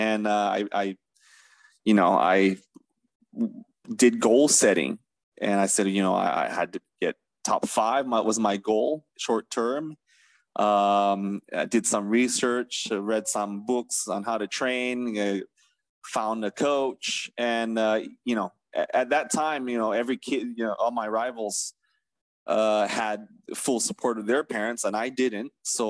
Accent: California, United States; I grew up in California, so I'm American educated, even though I represented Malaysia.

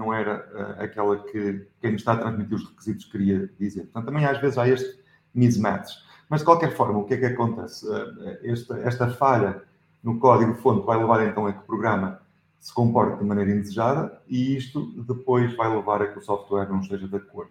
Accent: Portugal; accent: European Portuguese; o meu sotaque é ligeiramente diferente daquilo que estão habituados

